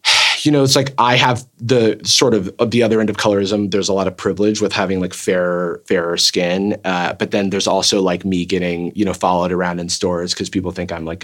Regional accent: Florida, United States; very much like me growing up in Florida in a predominantly black neighborhood, not really having any white friends till I was like 12 and then still sounding like this.

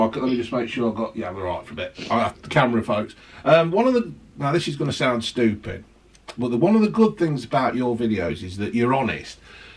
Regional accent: England, United Kingdom; I'm English.

